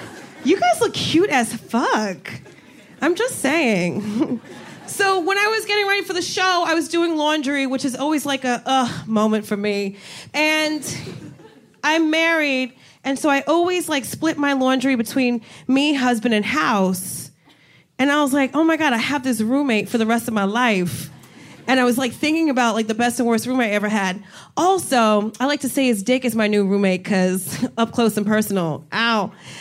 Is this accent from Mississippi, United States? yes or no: no; New Jersey, United States; So I went to college in Miami. I'm originally from Jersey. I went to college in Miami.